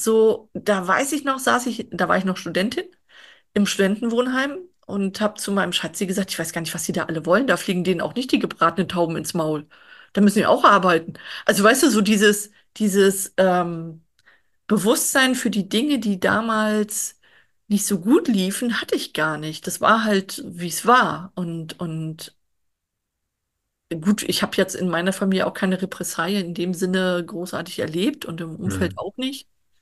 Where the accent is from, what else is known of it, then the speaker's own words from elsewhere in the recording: East Germany, Germany; ich komme aus dem Osten.